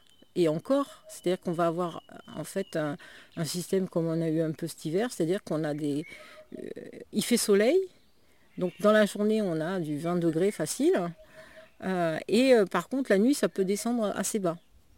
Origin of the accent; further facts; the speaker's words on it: Occitanie, France; un réchauffement qui est prévu de en gros plus 4 à plus 5 degrés chez nous en Cévennes